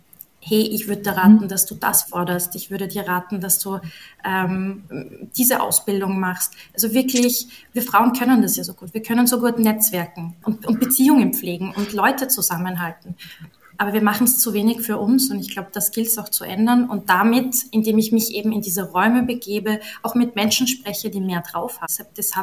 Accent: Salzburg, Austria; born there; moved away as an adult; now in Vienna, Austria; ich bin gebürtige Salzburgerin, für alle, die aus Westösterreich zuhören, Shoutout. und bin dann nach Wien gegangen zum Studieren

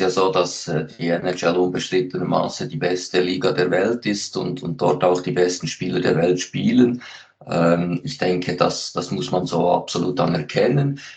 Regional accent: Switzerland; aber die Leute, die haben immer noch lieber Lokalderbys, zumindest bei uns in der Schweiz, ich gehe davon aus, in Deutschland ist das ähnlich.

